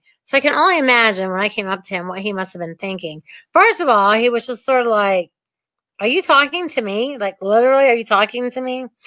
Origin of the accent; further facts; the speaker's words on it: Midwest, United States; I was raised in the Midwest, like grow up, get a job at a factory, put in 40 years, get married and have kids, and retire.